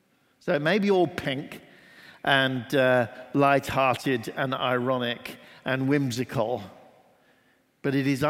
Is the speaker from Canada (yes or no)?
no; Oxford, South East England, United Kingdom; I'm from Oxford in England. I pastor a church called Trinity Church, which is in the heart of the city of Oxford.